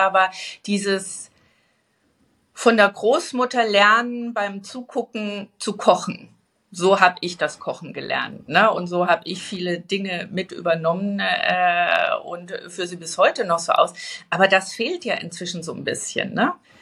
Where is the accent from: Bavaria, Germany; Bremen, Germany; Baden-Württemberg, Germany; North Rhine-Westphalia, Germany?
Bavaria, Germany; an meine Kindheit erinnern im Bayerischen Wald, also mein Vater gestandener Bayer, meine Mutter kommt aus dem Schwarzwald